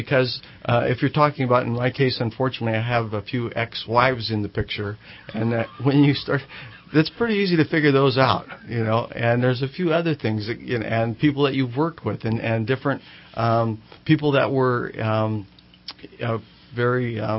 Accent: South Dakota, United States; because I'm from South Dakota

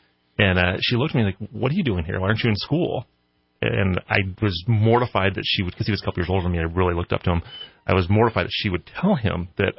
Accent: Burney, California, United States; I grew up in Burney. I was born at Mercy Hospital.

